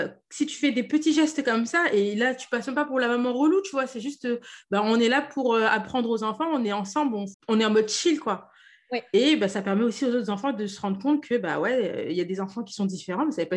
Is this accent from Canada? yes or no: no; France; Certes, on n'a pas la même couleur de peau, on a des origines qui sont différentes, mais on est français.